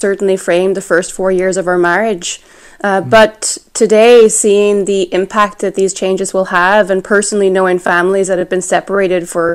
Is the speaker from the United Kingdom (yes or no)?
yes; Northern Ireland, United Kingdom; born there; citizen, having been born in Northern Ireland, and who advised me that if I wanted to be accepted as Irish for the purposes of immigration, I would have to first renounce British citizenship